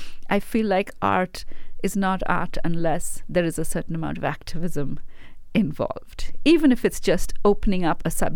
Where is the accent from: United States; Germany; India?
India; moved away; When I was growing up in India, we were doing Western theater a lot.